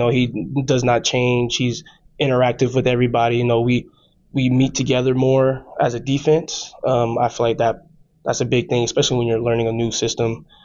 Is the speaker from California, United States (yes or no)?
yes; San Diego, California, United States; also born or lived in Las Vegas, United States; So, born and raised in San Diego, that's first off. And then I kind of, like, moved in the IE area around, like, Marietta, California. Then I finished off my senior year of high school in Las Vegas.